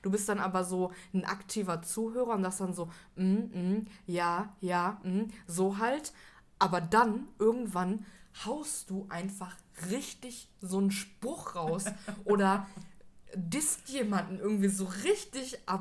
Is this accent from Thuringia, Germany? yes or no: no; Bottrop, North Rhine-Westphalia, Germany; Ich komme aus Bottrop, aus einem Kaff. Da fährt nicht mal eine Straßenbahn irgendwie rum.